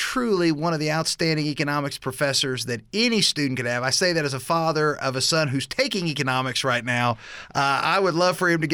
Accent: Midwest, United States; born there; now in Idaho, United States; I joke when people on the radio hear my accent, they can tell that I'm not from Idaho originally. As someone who was born in the Midwest, and loved it there.

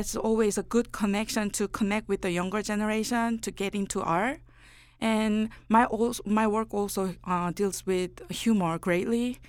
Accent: South Korea; now in Atlanta, United States; But, you know, this is the city I lived the longest. So I am, just as much as Korean, I'm also Southerner and Atlantan.

